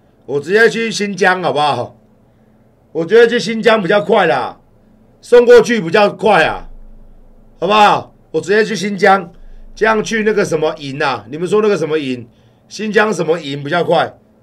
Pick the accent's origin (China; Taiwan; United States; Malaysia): Taiwan; 现在变成说我们台湾人要去也不让我们去啊。